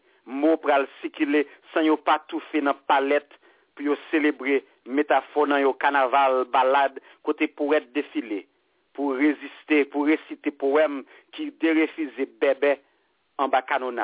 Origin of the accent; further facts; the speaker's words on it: Jamaica; regardless, I am a Jamaican. And the identity is solid.